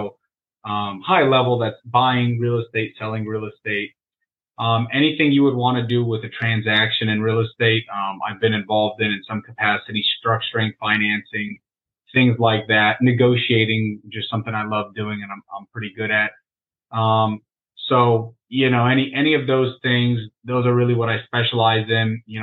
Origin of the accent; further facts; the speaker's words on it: Tampa, Florida, United States; So all that was available down here in Florida, and I'm from Tampa Bay